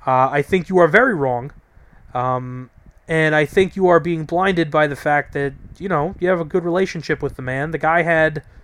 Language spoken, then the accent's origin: English; New York, United States; Look, for me, I'm a New Yorker. That's the way we view things. Maybe in other states you guys view things differently.